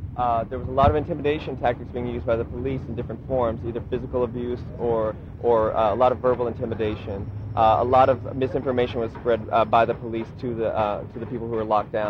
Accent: Dallas, Texas, United States; I'm from Dallas.

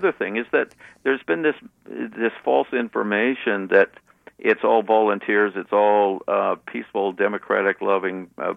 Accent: Canada; Of course, I grew up in Canada, so I know, I remember.

